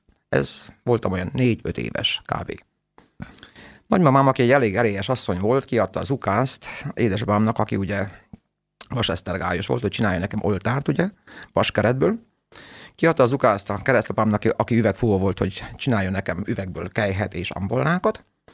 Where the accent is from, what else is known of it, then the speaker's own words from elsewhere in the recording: Maramureș, Romania; also born or lived in Satu Mare; Szatmáron születtem, de a körülmények olyanok voltak, hogy ugye nagyszülőknél nevelkedtem valahol Mármaros megyébe